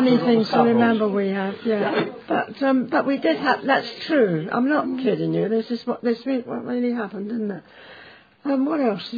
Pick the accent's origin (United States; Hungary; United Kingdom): United Kingdom; London; Well, we're from London. We knew nothing about any of this.